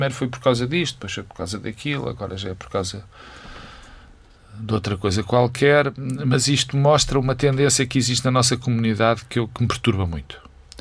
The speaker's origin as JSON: {"language": "Portuguese", "country": "Portugal", "said": "Eu fico, como português, muito contente"}